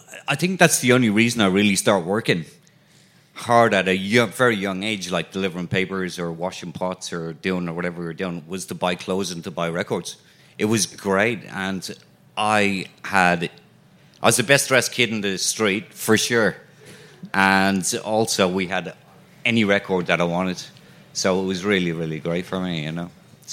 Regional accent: Dublin, Leinster, Ireland; Growing up in Dublin, you're 11, 12 years old

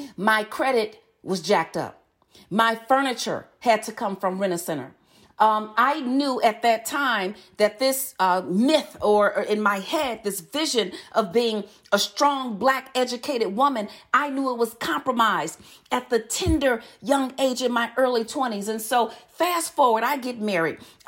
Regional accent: Chicago, Illinois, United States; You see, I was born and raised in Chicago. My grandmother was 75 years old, cleaning homes for wealthy people, putting me through college.

